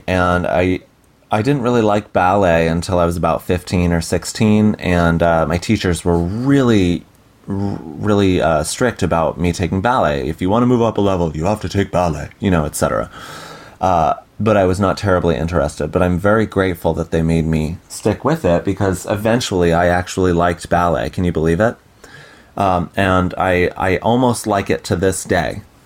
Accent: Fairfield, Connecticut, United States; also born or lived in Bridgeport, United States; I am 31 years old, yes, 31 years old, and I'm from Fairfield, Connecticut. I also grew up in Bridgeport, Connecticut, which is different from Fairfield.

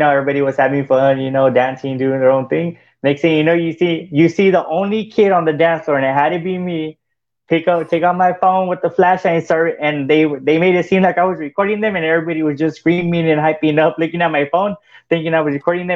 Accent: El Centro, California, United States; Well, actually, I grew up in El Centro. Well, it's close to Brawley.

